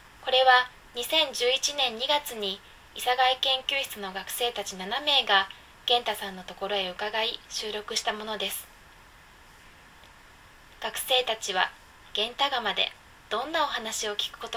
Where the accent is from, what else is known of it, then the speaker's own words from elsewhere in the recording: Kanto, Japan; also born or lived in Yame; now in Fujisawa, Japan; 私は福岡県八女市で生まれ関東で育ち、現在は神奈川県藤沢市にある慶応義塾大学湘南藤沢キャンパスで非常勤講師をしています。